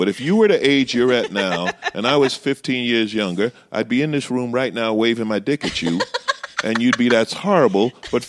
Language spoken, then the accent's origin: English; Queens, New York, United States; Yeah, I grew up in Queens. So you're around everybody.